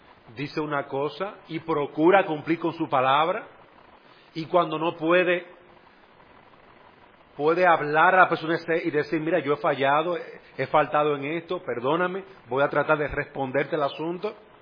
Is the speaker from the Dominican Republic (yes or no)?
yes; Dominican Republic; nuestra responsabilidad como dominicanos